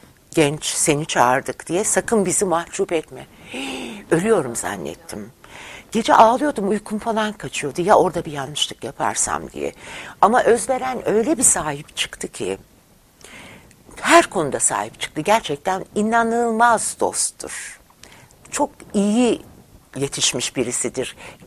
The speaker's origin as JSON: {"language": "Turkish", "region": "Ankara", "country": "Turkey", "tie": "born or raised there", "said": "Ben devlet memuriyetinden geliyorum. Ankara'da doğup büyümüşüm."}